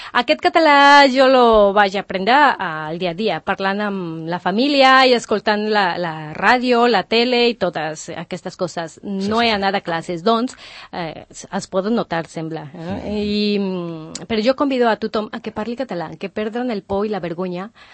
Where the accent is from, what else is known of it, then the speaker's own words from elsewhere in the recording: Guadalajara, Jalisco, Mexico; now in Spain; Mira, jo soc mexicana, jo soy de Guadalajara, México, i vaig arribar aquí